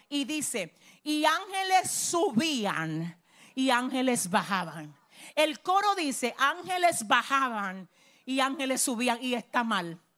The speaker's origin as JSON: {"language": "Spanish", "region": "Cibao", "country": "Dominican Republic", "said": "Los que somos del Cibao, de por allá, sabemos que los viejos, los abuelos, acoteja bien eso."}